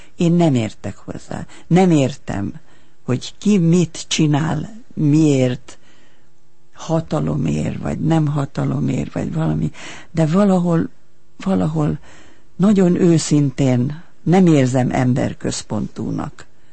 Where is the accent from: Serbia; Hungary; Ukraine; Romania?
Serbia; Subotica, Vojvodina; born there; moved away; hát ugye én Szabadkán születtem, aztán mentünk tovább